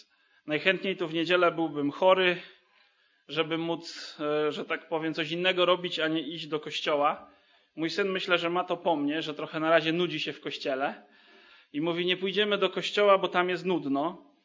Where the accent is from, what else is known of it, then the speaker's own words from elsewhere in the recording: Subcarpathian Voivodeship, Poland; Wychowałem się już w Bieszczadach i tam wzrastałem w zborze, w rodzinie. Byłem najmłodszym dzieckiem